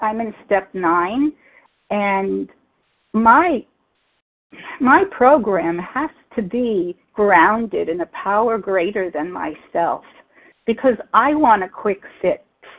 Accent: Massachusetts, United States; I'm from Massachusetts.

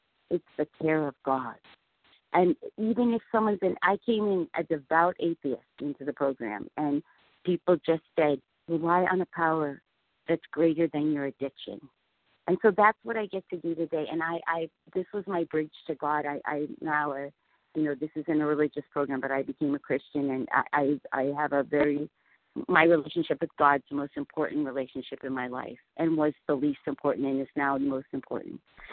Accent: Vero Beach, Florida, United States; I'm from Vero Beach, Florida.

